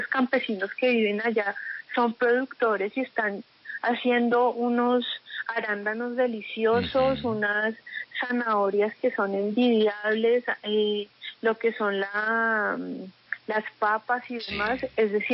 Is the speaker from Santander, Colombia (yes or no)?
no; Bogotá, Colombia; nosotros como bogotanos no lo sabíamos.